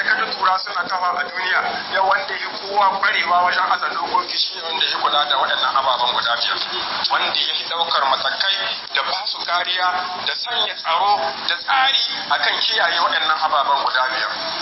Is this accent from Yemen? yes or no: no; Niger; بلادنا النيجر